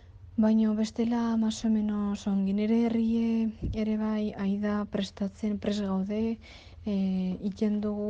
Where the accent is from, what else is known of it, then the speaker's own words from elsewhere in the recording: Kyiv Oblast, Ukraine; Basque is a second language; entzuten da Kieveko bombak eta hala gure herriaino, ze bastante bertan dau. Gaur gauen esplotatu zen nire herri, bueno, ondoan 30 porai kilometrotatik.